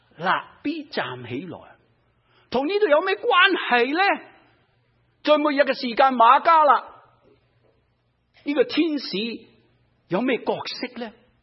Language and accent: Cantonese; China; 我们中国人说哪吒沙都要抌下佢啦，系咪？